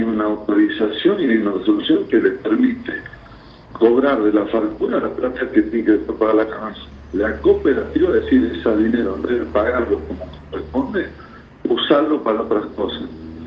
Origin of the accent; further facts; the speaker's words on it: Tucumán, Argentina; Yo soy tucumano, yo circunstancialmente cumplí la función del gobierno, yo sé lo que es estar, ser del interior del país